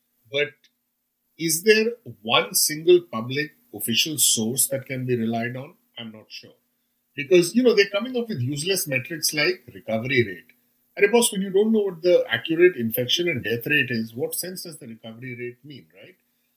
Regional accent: India; as Indian, as an Indian, and a person of Indian origin, I'm grateful

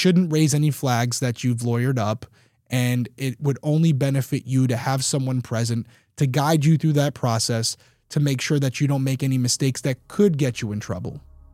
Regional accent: Rhode Island, United States; Growing up in Rhode Island, I do know of people that I have encountered who have some dark connections.

